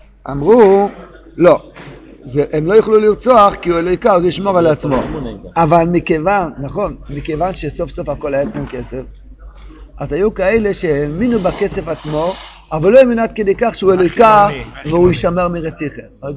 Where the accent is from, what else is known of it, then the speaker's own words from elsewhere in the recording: Jerusalem, Jerusalem District, Israel; כשהייתי ילד בירושלים, הרבה שנים